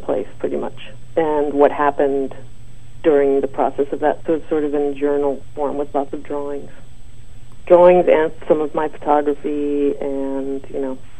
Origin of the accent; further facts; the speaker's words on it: East Coast, United States; also born or lived in Bay Area; now in Sydney, Australia; I grew up on the East Coast, so I'm not. I mean, you know, I'm more. I miss New York a lot. And Sydney's kind of my New York now.